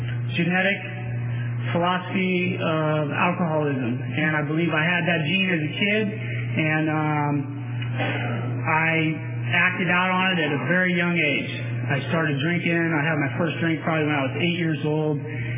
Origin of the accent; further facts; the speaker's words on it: California, United States; I'm actually from the Bay Area, and I came down here from California State Prison at Solano